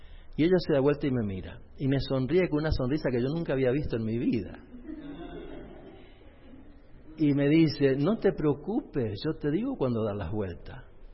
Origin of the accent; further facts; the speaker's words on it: Argentina; born there; Yo nací en Argentina, como ya algunos de ustedes saben, y eventualmente vivíamos en un lugar donde no había otros adventistas.